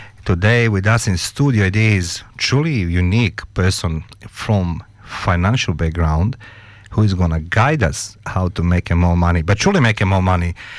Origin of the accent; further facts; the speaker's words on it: Croatia; I come from Croatia where the winters was 25 degrees below